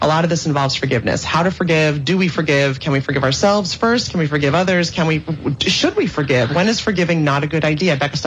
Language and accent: English; New York, United States; I grew up in Italian New York, not Italian Italy.